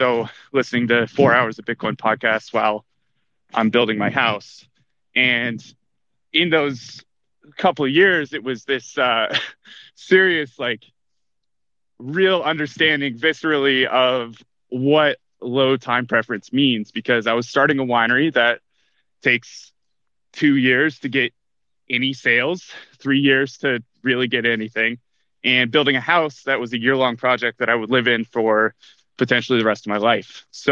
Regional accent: Paonia, Colorado, United States; I moved back home to my hometown, Peonia, where the vineyard is, and built a house with my dad.

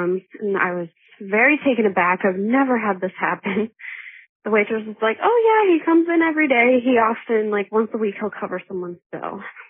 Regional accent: New England, United States; We were sitting outside. I'm from New England.

